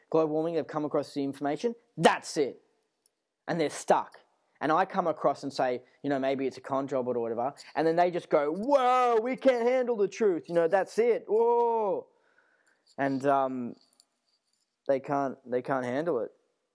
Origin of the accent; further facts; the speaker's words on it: United States; accent: American; And so, yeah, like my trashy American accent.